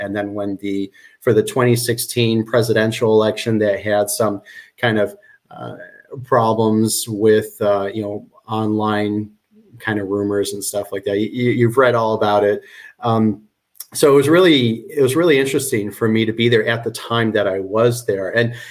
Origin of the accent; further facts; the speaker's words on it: Chicago, Illinois, United States; now in Florida, United States; So I'm in Florida now, but I was born and raised in Chicago.